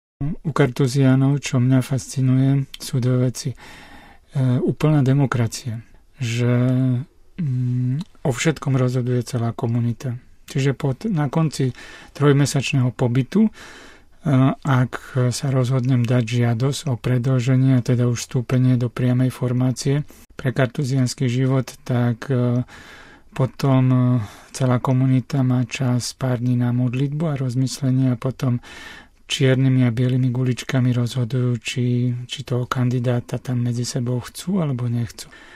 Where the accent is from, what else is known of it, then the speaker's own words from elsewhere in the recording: Veľké Vozokany, Nitra Region, Slovakia; Z Veľkých Vozokan, na ktoré som hrdý a kde som ešte mohol byť včera chvíľu.